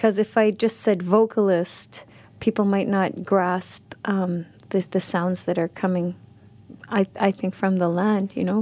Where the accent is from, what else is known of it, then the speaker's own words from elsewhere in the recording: Cambridge Bay, Nunavut, Canada; Where my family originates from is different from where I grew up. Where I grew up in Cambridge Base in the Central Arctic, and it was heavily affected by the residential school program.